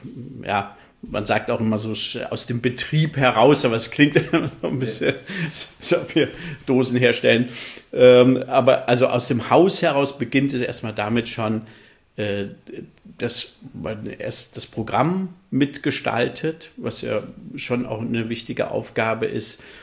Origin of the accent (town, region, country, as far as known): Northern Germany, Germany; born or raised there